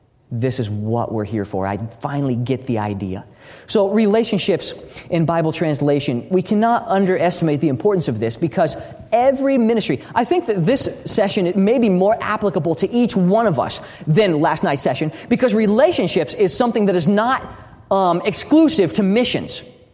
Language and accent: English; Texas, United States; I'm like, yeah, I'm from Texas. So I'm trying to teach them how to say Texas, and they're having great fun at that.